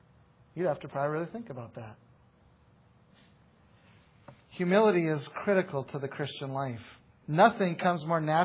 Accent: Saskatchewan, Canada; I'm from Saskatchewan.

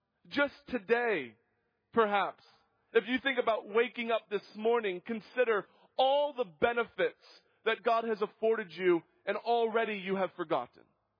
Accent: Yuba City, California, United States; Growing up in Yuba City, California, my family and I attended and were members of the First Baptist Church.

